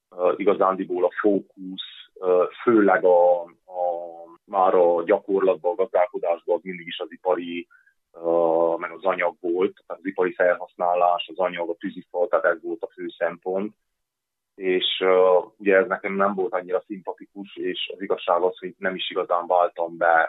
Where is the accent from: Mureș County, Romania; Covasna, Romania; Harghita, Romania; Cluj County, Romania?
Covasna, Romania; és ugye erdővidékről származok, amivel eleve benne van az erdőnév, tehát egy eléggé zárt vidék, amit mindenütt erdők vesznek körül